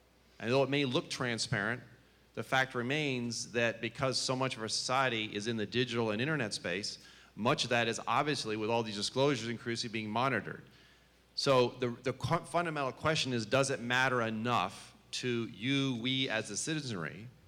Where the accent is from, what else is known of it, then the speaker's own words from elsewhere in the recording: Vermont, United States; also born or lived in Texas; See, I come from Texas and Vermont. Texas was a republic before it became a state. I grew up most of my youth and until young adulthood in Vermont